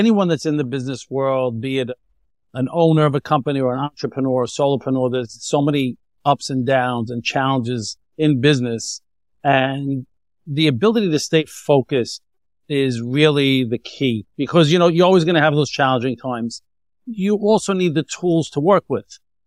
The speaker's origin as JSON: {"language": "English", "country": "United States", "said": "You know, I'm from the States, so I always like to use sports analogies."}